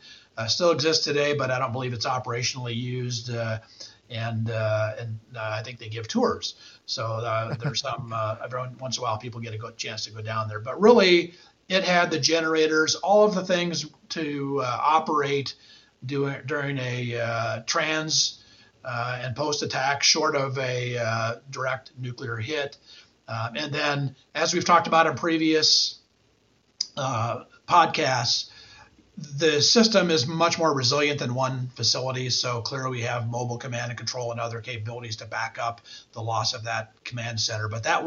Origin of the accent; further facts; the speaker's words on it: Omaha, Nebraska, United States; I grew up in Omaha. When I was growing up, most people around me referred to the base as SAC, instead of Offutt Air Force Base.